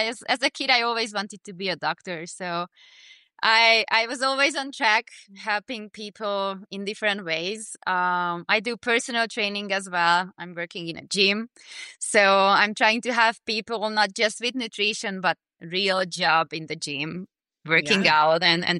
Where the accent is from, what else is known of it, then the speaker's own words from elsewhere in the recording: Hungary; moved away as an adult; also born or lived in Mexico / Panama; So I'm originally from Hungary. I was born in Hungary, finished med school in Hungary. But it was around 18 years ago when I moved away from Hungary. My family is there. Everybody's living there. I was living in Mexico for almost 5 years, and then in Panama